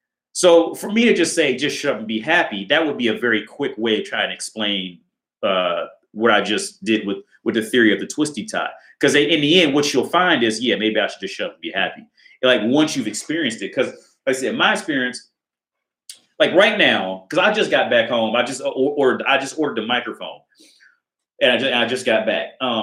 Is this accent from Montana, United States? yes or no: no; Ohio, United States; So let's say when I drove to New York, I'm from Ohio, and I drove to New York City.